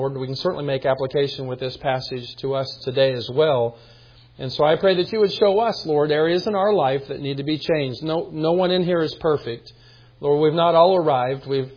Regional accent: Kansas, United States; but we grew up in Kansas.

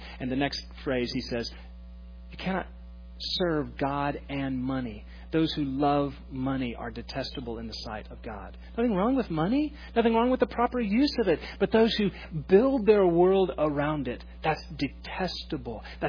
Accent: Texas, United States; I mean, I'm from Texas.

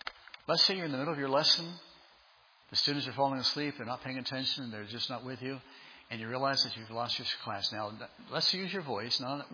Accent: Arizona, United States; And I'm from Arizona, not what 110 feels like, okay?

